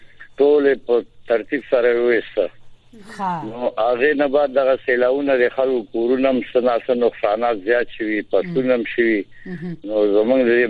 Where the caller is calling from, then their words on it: Laghman, Afghanistan; زه د لغمان دی ولایت د قرغیو دی ولسوالۍ سره د اړیکه کښېیم